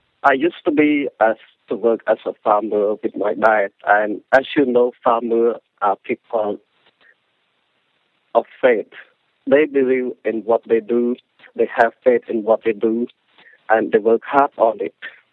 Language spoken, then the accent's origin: English; Cambodia; English is a second language; now in United States; because of my growing up in Cambodia, before I came to this country